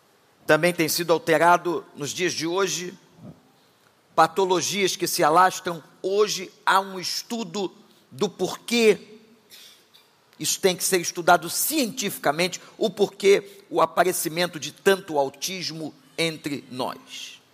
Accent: Rio de Janeiro, Brazil; eu orava pelo bairro onde eu fui criado, como eu disse aqui na Praça Seca

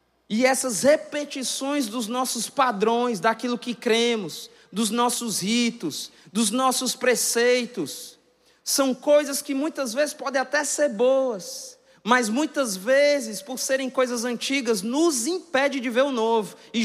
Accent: Fortaleza, Ceará, Brazil; eu morava alguns metros de um campinho de futebol, lá no bairro do Jacarecanga, onde eu nasci.

